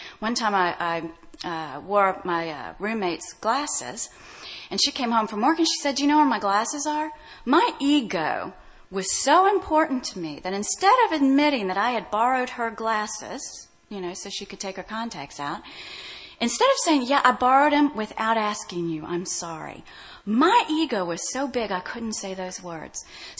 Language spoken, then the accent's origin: English; Louisville, Kentucky, United States; In college, I was telling girls, because I came from Louisville, Kentucky, that I dated Tom Cruise.